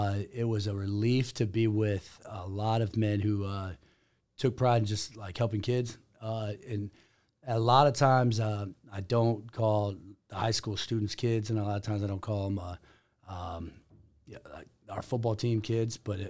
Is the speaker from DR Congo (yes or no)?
no; Indiana, United States; back when I grew up near Penn High School, and Penn High School and Ben Davis raised the level of football for all of us in the 80s and 90s.